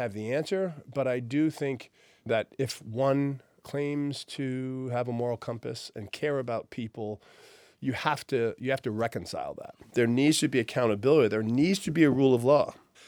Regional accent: Burlington, Vermont, United States

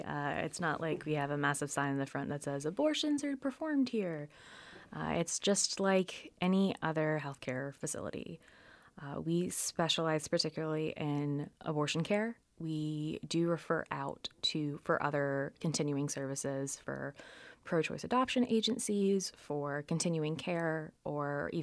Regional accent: the South, United States; it was quite a liberal turnaround from growing up in the South, where you really don't actively talk about politics or about bodily autonomy.

